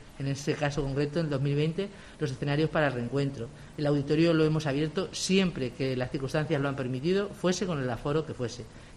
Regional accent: Alcázar de San Juan, Castilla-La Mancha, Spain; siempre ha habido asentamientos en la zona de Alcázar de San Juan, porque somos el corazón de La Mancha

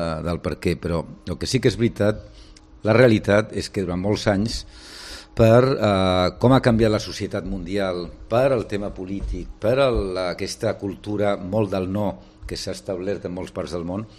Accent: Barcelona, Catalonia, Spain; now in Madrid, Spain; jo sóc català, barceloní, visc a Madrid des de fa 30 no sé quants anys, per tant, el corazón partido.

